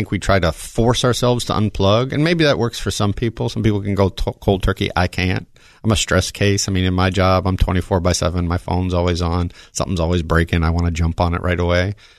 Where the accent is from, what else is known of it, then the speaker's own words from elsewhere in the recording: the South, United States; So I grew up in the South, was, you know, just around cars.